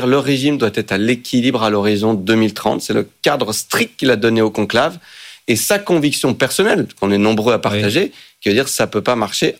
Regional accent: France; Chez nous, en France, ça ne tombe pas du ciel.

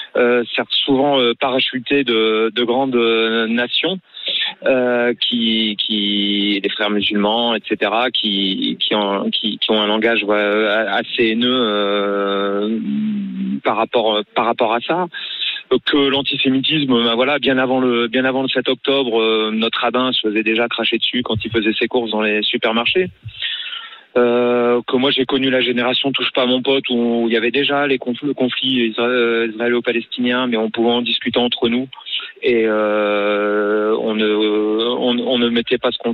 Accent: France; On est français avant d'être juif, évidemment.

